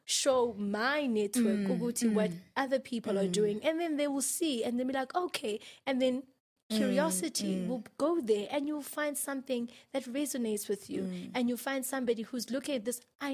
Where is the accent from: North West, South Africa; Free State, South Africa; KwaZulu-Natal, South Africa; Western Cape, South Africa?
KwaZulu-Natal, South Africa; Durban; I'm from Durban.